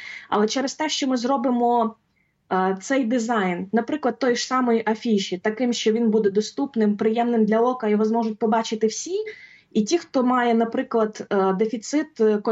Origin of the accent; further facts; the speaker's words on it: Rivne, Rivne Oblast, Ukraine; бо сама я з Рівного.